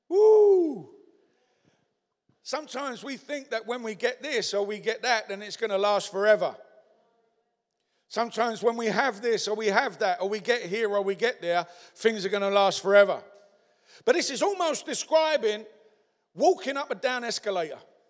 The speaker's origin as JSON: {"language": "English", "region": "London", "country": "United Kingdom", "said": "I'm a white guy, obviously, but I come from the East End of London, and I come from a place that is in a Western society, but I come from a place where it was a community."}